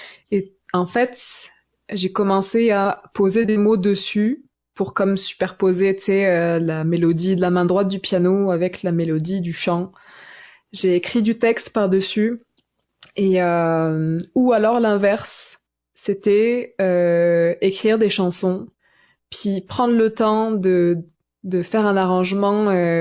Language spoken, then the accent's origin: French; France; que j'ai fait naître en France, donc dans mon pays d'origine, comme on peut l'entendre par mon accent.